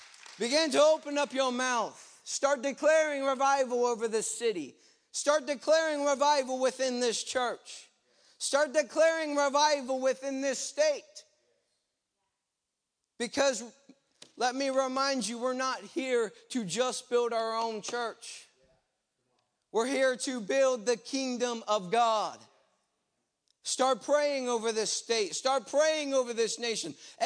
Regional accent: Zanesville, Ohio, United States; One around my city, my hometown city, Zanesville, and one around our state capital, Columbus

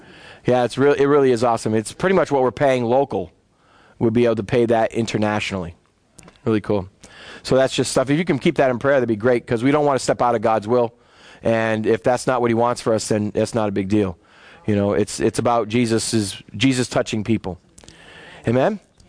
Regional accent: Boston, Massachusetts, United States; I'm sorry, I'm from Boston.

